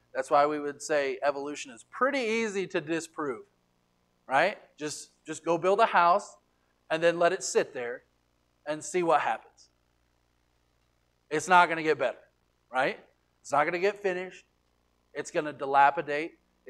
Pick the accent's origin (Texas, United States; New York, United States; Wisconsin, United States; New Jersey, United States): Texas, United States; there's a business in Borger, Texas, a town real close to my hometown.